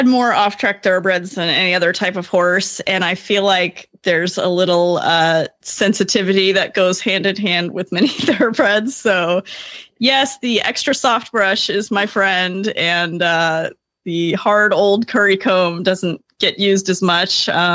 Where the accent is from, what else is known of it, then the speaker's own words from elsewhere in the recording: Laguna Hills, California, United States; from Laguna Hills, California